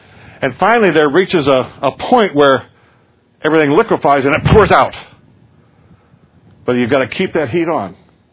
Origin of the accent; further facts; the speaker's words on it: South Dakota, United States; I come from South Dakota, and in Leeds, South Dakota, is the famous Homestead gold mine.